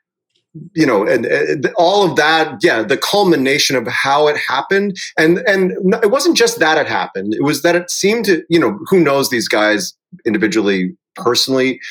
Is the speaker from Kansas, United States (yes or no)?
no; Chicago, Illinois, United States; Well, I have very fond memories of watching baseball after school, like with all the day games.